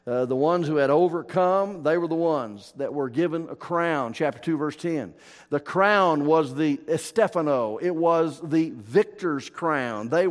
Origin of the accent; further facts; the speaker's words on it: the South, United States; now in Iowa, United States; Now, I grew up in the South, in case listening to my voice up here this morning, you have not detected that I am not a native Iowan. I claim Iowa. I love Iowa. I've lived here longer than I lived in the South.